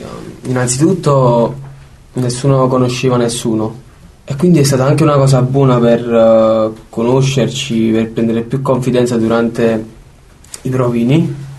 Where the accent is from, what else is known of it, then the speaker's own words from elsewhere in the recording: Campania, Italy; perché a parte che siamo napoletani, alla fine siamo tutti di zone diverse